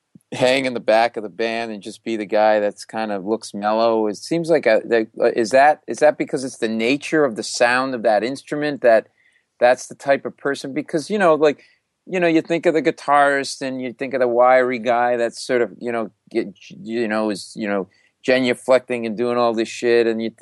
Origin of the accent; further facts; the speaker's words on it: Rhode Island, United States; I grew up in Rhode Island, so I used to go up to Boston and stuff and see different venues there.